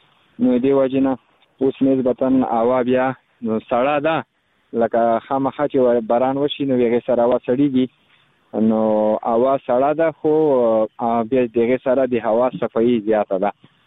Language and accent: Pashto; Khost, Afghanistan; بس زه خو د خوست ولایت مربوط یم، مرکز اوسیدونکی یم.